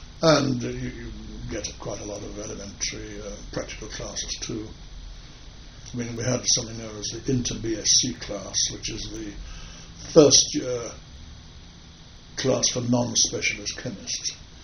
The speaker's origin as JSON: {"language": "English", "town": "Sheffield", "region": "Yorkshire and the Humber", "country": "United Kingdom", "tie": "born or raised there", "said": "Back in my hometown, but that was purely fortuitous."}